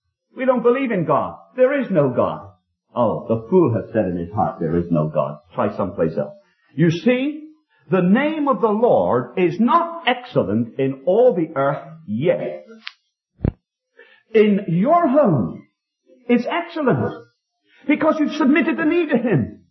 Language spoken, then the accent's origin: English; England, United Kingdom; I told him it was no good shaking my hand, I'm the wrong man, because I can't help him, I'm from England.